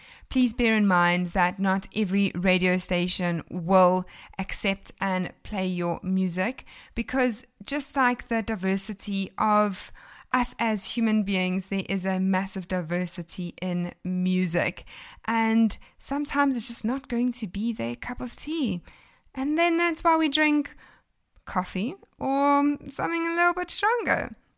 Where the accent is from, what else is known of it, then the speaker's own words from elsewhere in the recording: Pietermaritzburg, KwaZulu-Natal, South Africa; he is actually from my hometown, Pietermaritzburg, and even attended St. Charles College, where many of my friends attended school as well.